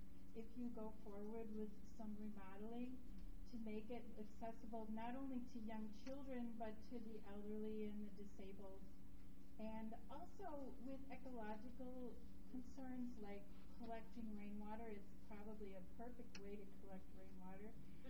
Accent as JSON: {"language": "English", "town": "Wauwatosa", "region": "Wisconsin", "country": "United States", "said": "I'm from Wauwatosa"}